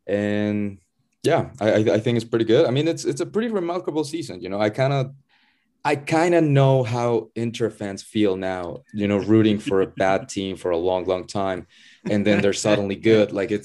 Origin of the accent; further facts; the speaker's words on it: Puebla, Mexico; my hometown team, Puebla FC, is mostly bad.